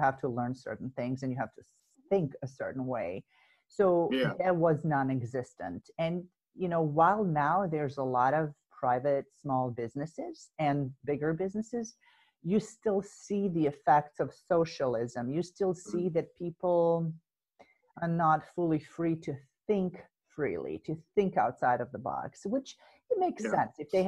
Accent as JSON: {"language": "English", "country": "Serbia", "said": "I am from Serbia. It is a small country in the Balkans. It's in Eastern Europe. When I was born, the country was called Yugoslavia"}